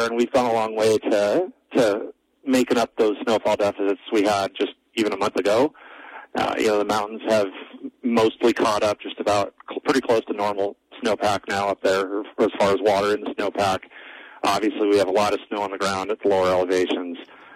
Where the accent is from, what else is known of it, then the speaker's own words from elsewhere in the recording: Fairbanks, Alaska, United States; I'm from Fairbanks, Alaska, and I've been telling my wife this is what winters up there are like.